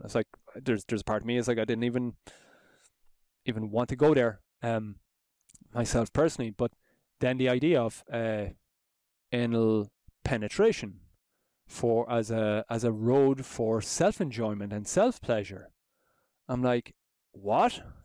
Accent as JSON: {"language": "English", "country": "Ireland", "tie": "born or raised there", "said": "growing up in Ireland, Roman Catholic"}